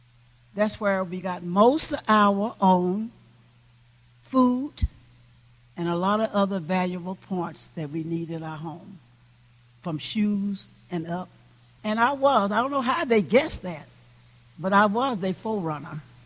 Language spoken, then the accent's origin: English; Pendleton, Texas, United States; and I didn't come from El Paso. I come from a small place called Pendleton, Texas, right out from Fort Hood, Texas, and Temple.